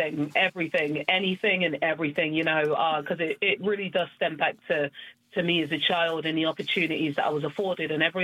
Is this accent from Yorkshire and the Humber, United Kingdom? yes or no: no; Peckham, London, United Kingdom; I grew up in Southeast London, Peckham/Woolworth, to be exact. And it was a very crime-ridden area. I didn't know. I lived in a very kind of like poor area and a crime-ridden area.